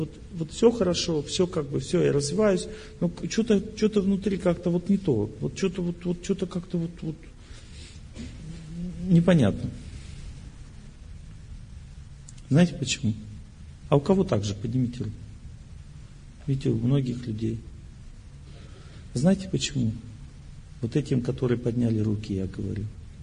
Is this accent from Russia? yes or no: yes; Ural, Russia; born there; я простой человек, родился под Уралом.